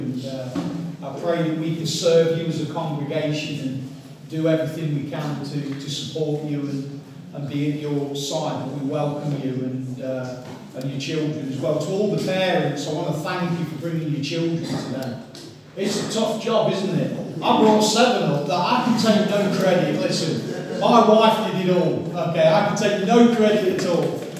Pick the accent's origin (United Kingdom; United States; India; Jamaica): United Kingdom; England; I'm not used to that, I'm from England, come on.